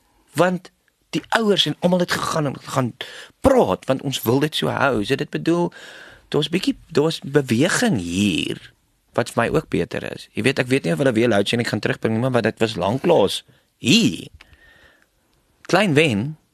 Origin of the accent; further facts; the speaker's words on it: Bethal, Mpumalanga, South Africa; ek is gebore in Bethal, in 1988, en toe op 'n plaas gebly daar, en toe baie rondgetrek